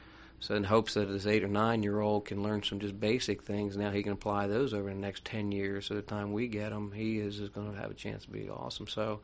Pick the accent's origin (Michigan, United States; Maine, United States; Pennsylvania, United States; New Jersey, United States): Pennsylvania, United States; Philadelphia; Of course, growing up outside of Philadelphia, I was a Philadelphia fan, a Philadelphia Phillies fan